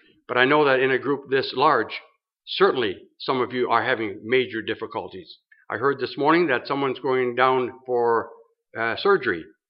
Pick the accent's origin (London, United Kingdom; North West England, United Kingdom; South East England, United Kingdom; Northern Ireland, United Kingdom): London, United Kingdom; I mentioned that I was from London